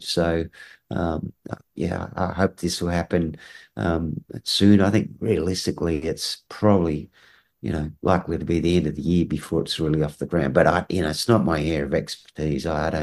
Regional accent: Launceston, Tasmania, Australia; born or raised there

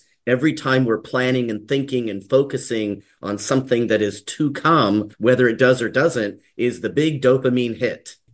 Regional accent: California, United States; I grew up in California. We called them liquor stores, but they were 7-Eleven.

